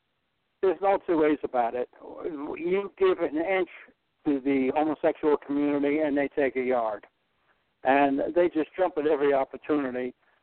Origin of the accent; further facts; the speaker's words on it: Bronx, New York, United States; I grew up in the Bronx. Now, people say, oh, the Bronx, what everything goes on there.